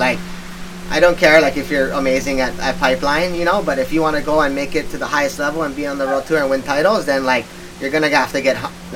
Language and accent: English; Hawaii, United States; Like, most of us grew up on the North Shore. I mean, I grew up on the South Side